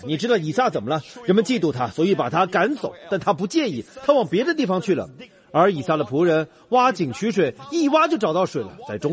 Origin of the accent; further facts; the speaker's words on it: Singapore; 我们新加坡人会这样说，你要小心，若不警觉，别人便会爬到你头上，其他人就会胜过你。